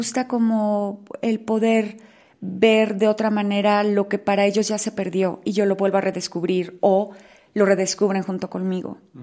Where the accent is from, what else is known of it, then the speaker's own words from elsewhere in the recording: Mexico; como que somos mexicanos